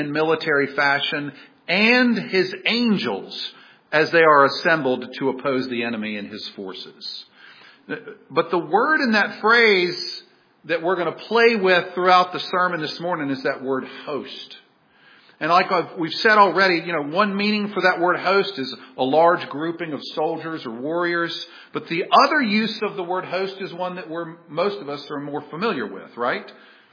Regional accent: Virginia, United States; Growing up in Southern Virginia, I have a whole catalog of them.

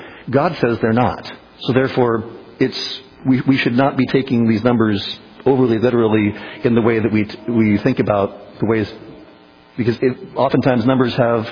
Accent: California, United States; the reason why I grew up in California was because my ancestors got kicked out of North Carolina back during the Revolutionary War.

